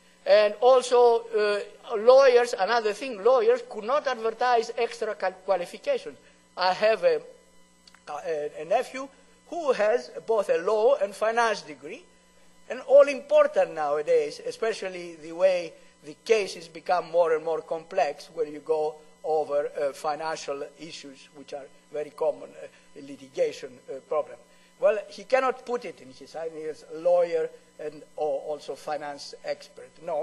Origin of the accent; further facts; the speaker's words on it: Canada; As a Canadian, I tell them, well, I don't want to repeat what I want to tell them.